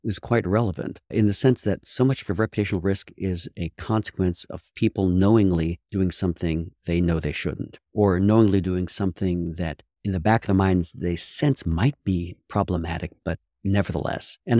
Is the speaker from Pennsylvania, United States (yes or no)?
yes; Pittsburgh, Pennsylvania, United States; I demonstrate my Pittsburgh credentials by bleeding black and gold here on your podcast